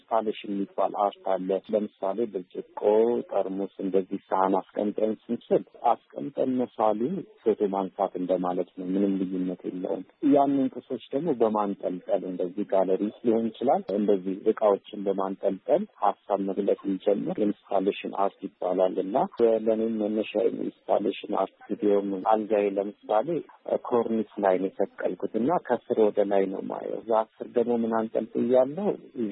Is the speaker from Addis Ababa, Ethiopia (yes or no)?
yes; Addis Ababa, Ethiopia; born there; የተወለድኩት እዚሁ አዲስ አበባ ፒያሳ ዶሮ ማነቂያ ባለ አካባቢ ነው። በአገር ፍቅርና በዶሮ ማነቂያ ያለ ትንሽ ሰፈር ነው። ሹፌር ሰፈር ይባላል።